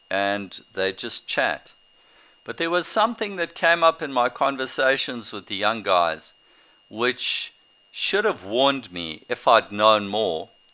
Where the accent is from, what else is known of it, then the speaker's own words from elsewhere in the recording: Zimbabwe; born there; I was born in Rhodesia. So there I was in South Africa, and I ended up in the Navy